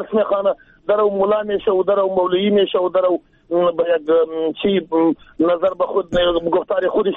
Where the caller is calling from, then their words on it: Jowzjan, Afghanistan; از جوزیان.